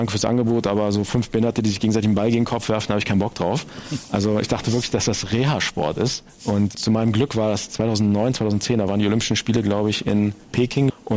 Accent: Hildesheim, Lower Saxony, Germany; Ich bin 1980 in Hildesheim geboren, also quasi 30 Kilometer von Hannover entfernt. Deswegen fühle ich mich hier auch so schön, so heimisch.

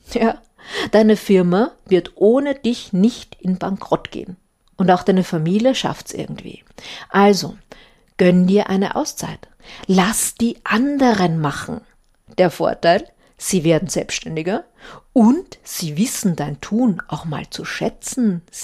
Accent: Austria; Ich bin ja Österreicher aus ganzem Herzen.

